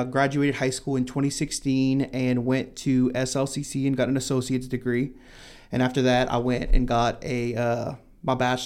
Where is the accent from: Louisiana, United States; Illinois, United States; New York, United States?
Louisiana, United States; St. Martinville; Like you said, I'm born and raised in St. Martinville.